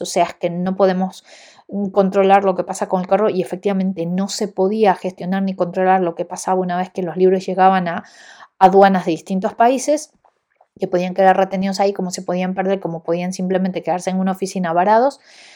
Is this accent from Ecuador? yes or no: yes; Ecuador; y me sumo acá, yo soy de Ecuador, carecemos de un buen sistema de correo postal.